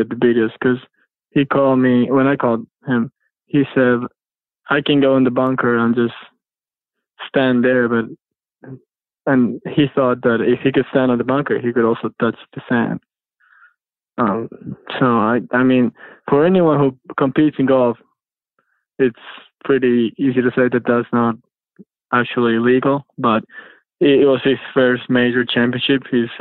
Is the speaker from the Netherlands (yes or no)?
no; Argentina; English is a second language; now in United States; He's from my hometown as well. We're actually from the same golf club.